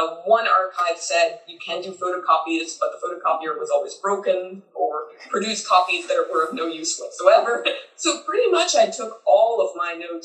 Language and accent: English; United States; certainly I found that the position of being an American worked both ways.